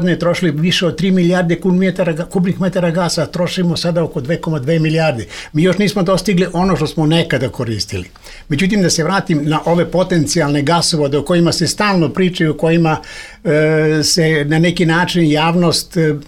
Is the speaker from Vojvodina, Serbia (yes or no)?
no; Požarevac, Braničevo District, Serbia; Ima gasa i kod nas u Požarevcu